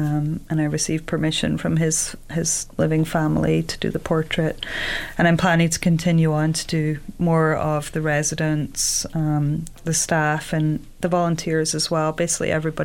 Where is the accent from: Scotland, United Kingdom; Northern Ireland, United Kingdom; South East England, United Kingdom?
Scotland, United Kingdom; Glasgow; From Glasgow, yeah.